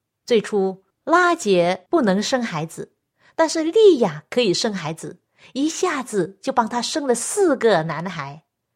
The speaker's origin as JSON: {"language": "Chinese", "country": "China", "said": "本来我们中国人对这方面很保守的"}